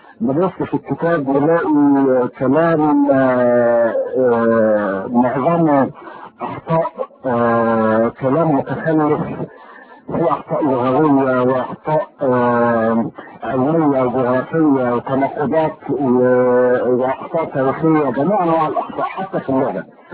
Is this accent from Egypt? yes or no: yes; Egypt; وبالذات بتكلم على بلدنا مصر